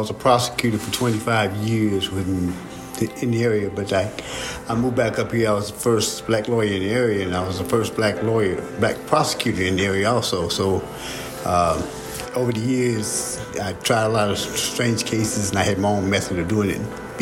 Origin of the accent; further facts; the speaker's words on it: Taylorsville, United States; growing up in Taylorsville. I came up during a time of integration, segregation.